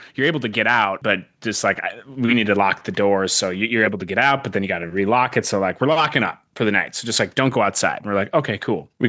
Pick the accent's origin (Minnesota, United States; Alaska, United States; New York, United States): Minnesota, United States; I'm from Minnesota, Bigfoot's a thing here